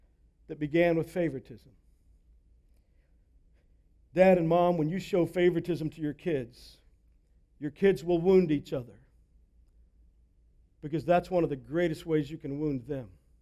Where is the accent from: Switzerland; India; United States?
United States; Texas; When I was a kid growing up in Texas, I had two younger brothers.